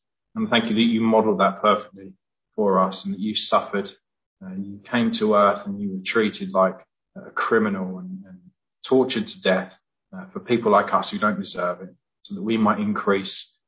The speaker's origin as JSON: {"language": "English", "region": "East of England", "country": "United Kingdom", "tie": "born or raised there", "said": "I was born and raised in Essex, and my mum and dad would profess to be Christians"}